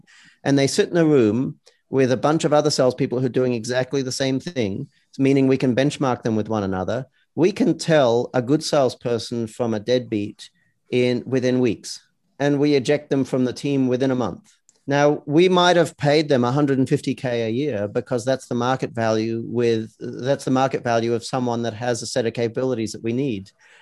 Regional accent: Australia; I come from Australia where we have a lot of socialist, employment law.

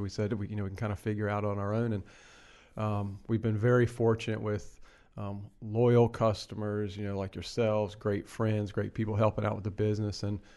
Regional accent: Hickory, North Carolina, United States; I grew up in Hickory, North Carolina. I need to give another shout out to my Hickory homies.

